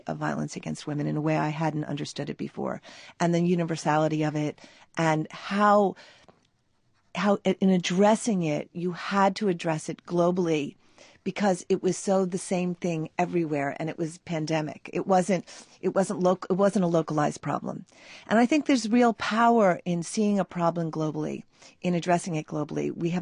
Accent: New York, United States; And I know that I'm from New York and I have an American passport

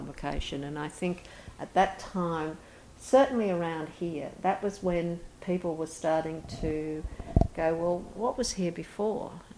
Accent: Gilgandra, New South Wales, Australia; when I was growing up in Gilgandra, my grandmother would come into town on Fridays

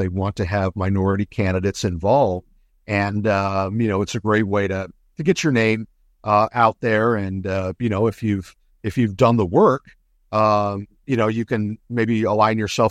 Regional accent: New York, United States; born there; my folks are from New York. I was born in New York.

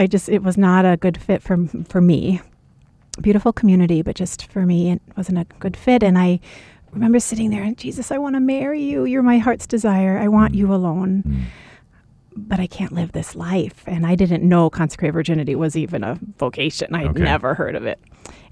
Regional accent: Hawaii, United States; And as I mentioned, I'm from Hawaii, born and raised.

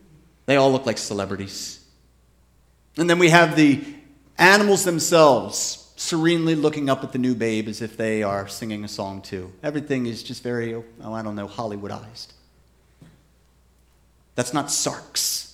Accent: Pennsylvania, United States; I grew up in the in Chester County, Pennsylvania. There are a lot of horses down there.

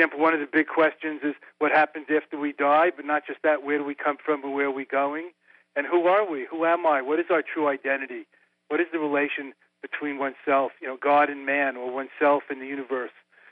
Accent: New York, United States; also born or lived in India / Tibet / Nepal; Well, I grew up in New York, went to college in New York, went to India when I graduated in 1971, became a Buddhist monk, lived in Tibet, Nepal, Sikkim, Bhutan, India

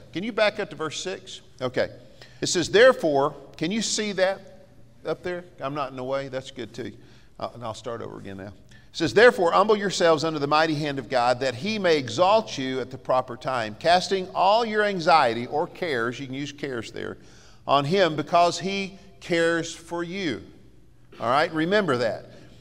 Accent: Texas, United States; Again, I grew up in West Texas. You could see Lubbock from my house, and it was 30 miles away, okay?

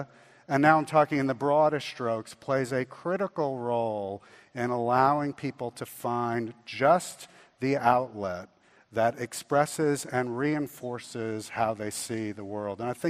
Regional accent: New York City, New York, United States; And I grew up in New York City in the 1970s.

